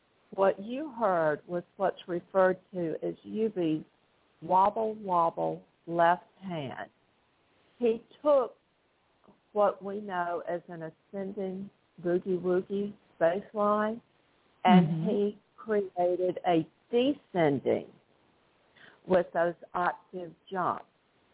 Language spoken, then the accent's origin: English; Tupelo, Mississippi, United States; So the community theater in my hometown of Tupelo, Mississippi, applied for and received a grant and invited me to come there and direct a musical.